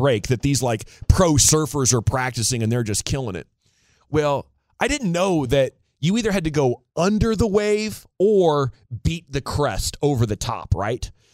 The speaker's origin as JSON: {"language": "English", "region": "Washington", "country": "United States", "said": "now I'm from Washington State, rural Washington State. I'd been on a bodyboard like twice."}